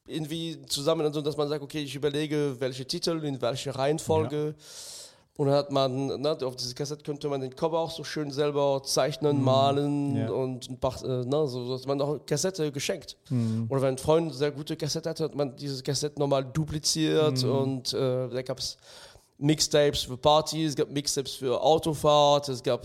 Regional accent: France; weil ich bin im ganz Minidorf in Frankreich aufgewachsen.

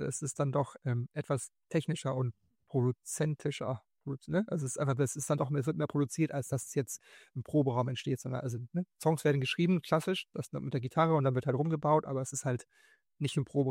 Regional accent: Buxtehude, Lower Saxony, Germany; Ich komme eigentlich auch aus Buxtehude.

